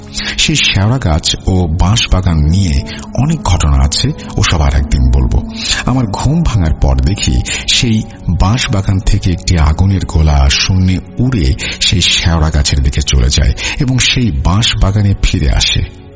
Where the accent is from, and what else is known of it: Dhanbari, Dhaka Division, Bangladesh; born or raised there